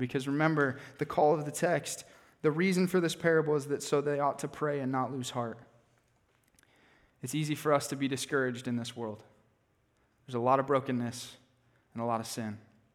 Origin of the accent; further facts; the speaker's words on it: Des Moines, Iowa, United States; Here's the reality, guys. I'm from Des Moines. I don't know Cedar Rapids.